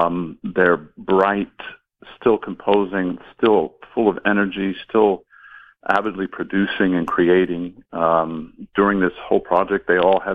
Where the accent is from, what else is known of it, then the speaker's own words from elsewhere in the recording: United States; close to my upbringing and my experience as an American.